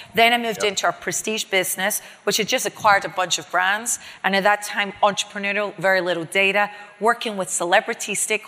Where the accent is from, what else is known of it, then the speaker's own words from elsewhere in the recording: Scotland, United Kingdom; also born or lived in Puerto Rico; I'm a wannabe Boricua, but I'm not. I'm Scottish.